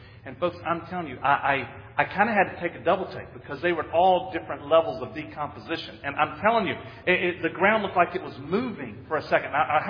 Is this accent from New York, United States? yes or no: no; North Carolina, United States; And we hunted as we were growing up in North Carolina.